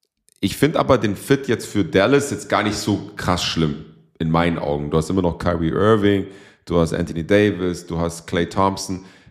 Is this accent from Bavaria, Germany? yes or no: yes; Würzburg, Bavaria, Germany; Das hoffen wir natürlich alle als Würzburger.